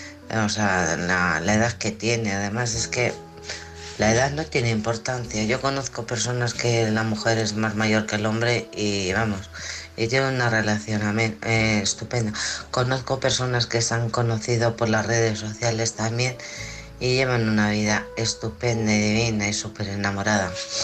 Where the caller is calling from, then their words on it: Alcorcón, Community of Madrid, Spain; de Alcorcón.